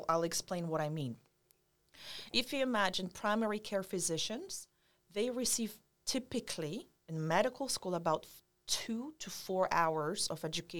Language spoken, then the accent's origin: English; Poland; English is a second language; now in Bermuda; However, I came here from Poland. I am married to Bermudian. It's been well over double digits right now. Wow. So Bermuda is my home away from home.